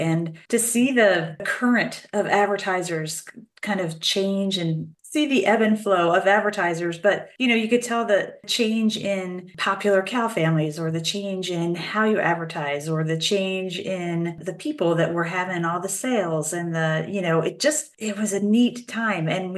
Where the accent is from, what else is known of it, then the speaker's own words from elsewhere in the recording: Rising Sun, Maryland, United States; I grew up in Rising Sun, Maryland, which is where I have ended up back again.